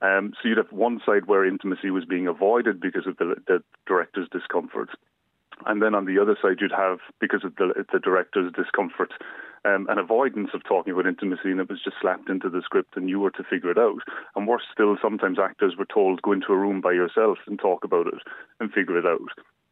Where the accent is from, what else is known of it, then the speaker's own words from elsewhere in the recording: Ireland; Because for me as an Irish actor, and you probably feel the same, I grew up in a time when nobody really talked about these things.